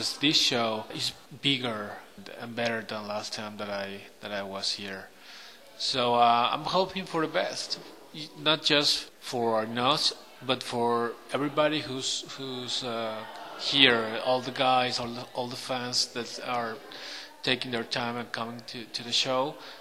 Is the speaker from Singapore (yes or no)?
no; Mexico; English is a second language; moved away; I grew up back in Mexico watching all these movies